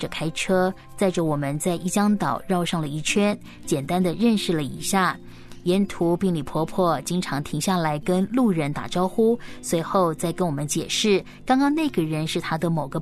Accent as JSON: {"language": "Chinese", "country": "Taiwan", "said": "我是台湾"}